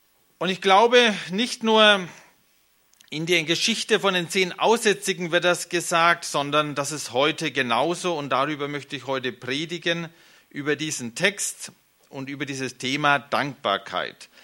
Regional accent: Bavaria, Germany; bei uns in Franken, also wir sind sehr verwöhnt mit der Sonne, also wir haben dieses Jahr richtig mediterranes Wetter gehabt, jeden Tag Sonne

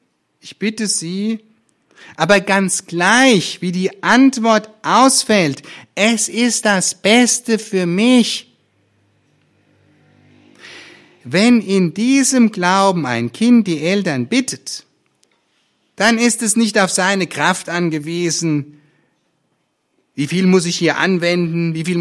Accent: Alzey, Rhineland-Palatinate, Germany; in meiner Heimatgemeinde in Alzey, weit von hier weg

